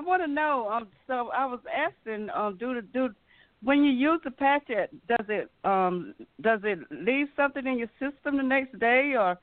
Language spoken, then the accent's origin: English; Charlotte, North Carolina, United States; I'm from Charlotte, North Carolina.